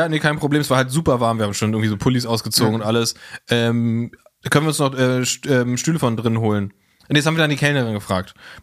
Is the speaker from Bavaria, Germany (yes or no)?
no; Berlin, Germany; Also ich als Berliner nenne es Berg.